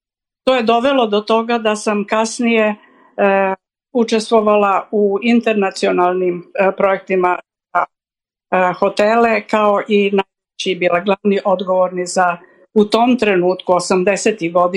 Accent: Belgrade, Serbia; born there; rođena sam u Beogradu 24. oktobra 1941. godine. Završila sam arhitekturu, na moje veliko zadovoljstvo, na Beogradskom fakultetu

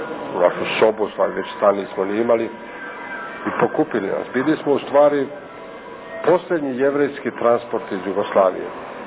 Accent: Prizren, Prizren District, Kosovo; moved away; Ja sam rođen ovdje u Prizrenu, živo tamo u stvari do kapitulacije Italije 43. godine.

